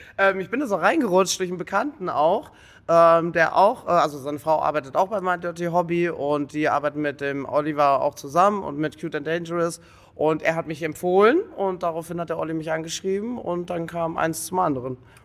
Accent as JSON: {"language": "German", "country": "Germany", "lives_now": "Switzerland", "said": "Ich bin Deutsche und lebe in der Schweiz."}